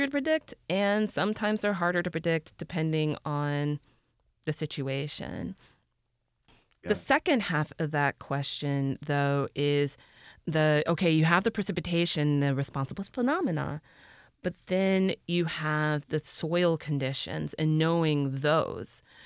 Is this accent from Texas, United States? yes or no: yes; Texas, United States; I grew up in Texas, where I very much learned you do not camp, for example, in an old stream bed